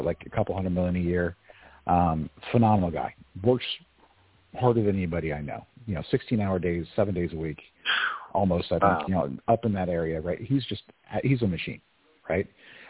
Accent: Kansas, United States; But I grew up in Kansas. You know, I'm around all these very simple, very normal people

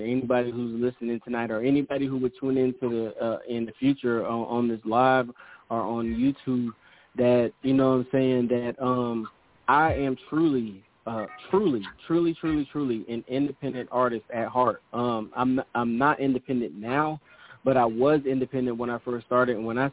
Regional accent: Sacramento, California, United States; Like, I'm originally from California, Sacramento.

